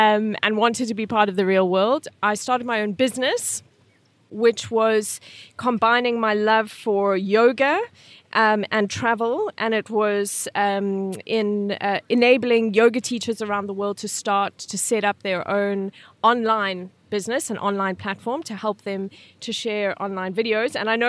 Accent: South Africa; moved away; Immigrants to South Africa, and I grew up in South Africa. And I left in 2005 to work on yachts.

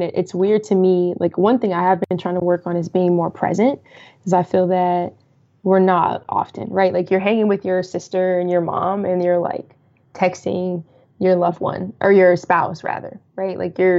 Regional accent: Colorado Springs, Colorado, United States; I'm originally from Colorado. So that was in Colorado Springs, where I'm from. And then when I moved to the DMV area, they call it the DC, Maryland, Virginia area, DMV

